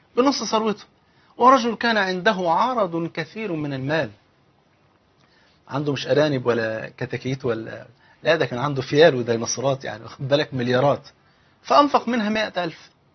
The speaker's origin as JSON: {"language": "Arabic", "country": "Egypt", "said": "لذلك حتى المثل عندنا في مصر يقول لك ما يقولك ما تهنش غير على الفقير"}